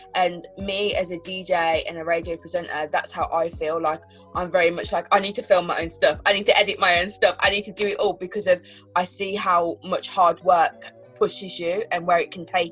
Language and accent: English; Birmingham, West Midlands, United Kingdom; moved away as an adult; now in London, United Kingdom; Yeah, so I grew up completely in Birmingham. I moved to London when I was 18 to go to university. So went to Westminster Uni, got a scholarship there. So that's what made me move to London. And I've stayed there since.